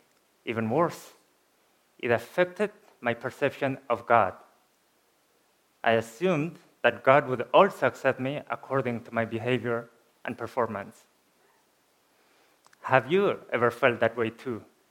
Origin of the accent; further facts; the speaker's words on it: Spain; I was born and raised in Spain in the 90s. For many years, I was the only foreigner in my class, the only Christian.